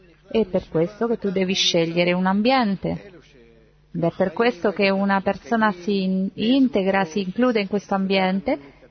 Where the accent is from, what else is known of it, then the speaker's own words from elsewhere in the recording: Turin, Piedmont, Italy; dall'Italia, da Torino. Noi siamo venuti qui 50 persone dall'Italia.